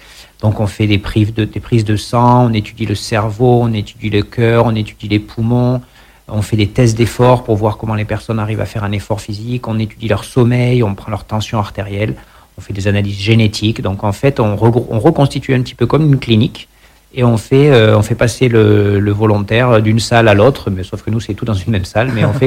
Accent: Pyrenees, France; moi c'est vrai que je viens des Pyrénées à la côté de l'Espagnol, à côté de l'Espagne, donc ça m'aide.

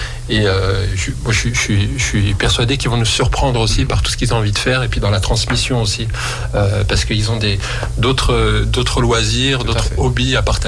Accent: Chambéry, Auvergne-Rhône-Alpes, France; Alors moi je suis pas de Villeneuve, je suis même pas de Grenoble, je suis de Chambéry.

